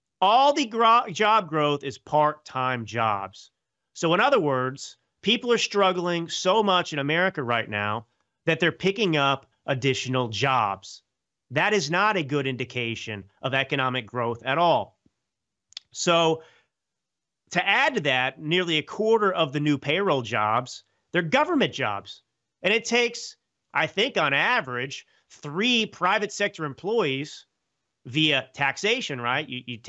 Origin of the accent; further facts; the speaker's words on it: California, United States; as a Californian who lives in your backyard here in Napa Valley.